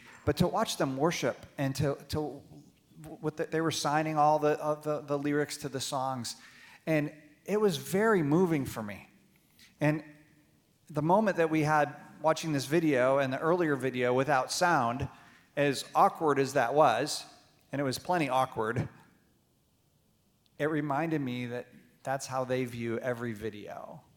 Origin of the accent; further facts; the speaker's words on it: Ann Arbor, Michigan, United States; Some of you know I'm from Ann Arbor.